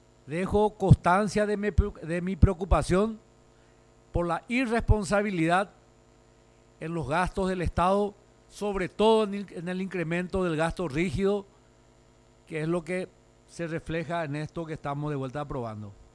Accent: Paraguay; A mí, presidente, como paraguayo, como contribuyente, me preocupa.

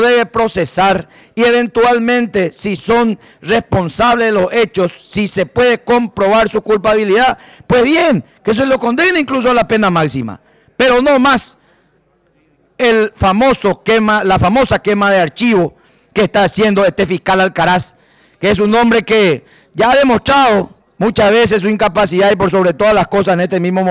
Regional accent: Paraguay; como ciudadano paraguayo, más que todo, que se investigue dentro de la República del Paraguay

